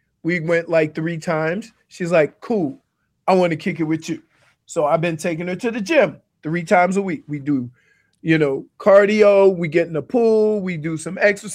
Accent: Philadelphia, Pennsylvania, United States; as soon as you say, where are you from? I'm from Philly. The attitude comes

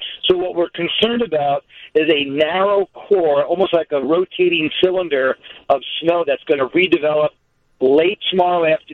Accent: Queens, New York, United States; Yeah, you know, I grew up in Queens, and I used to always love that fresh covered snow

